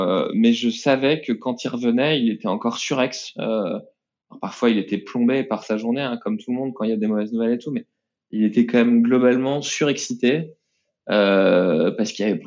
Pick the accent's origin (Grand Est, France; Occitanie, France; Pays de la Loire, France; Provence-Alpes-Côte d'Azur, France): Pays de la Loire, France; Nantes; born or raised there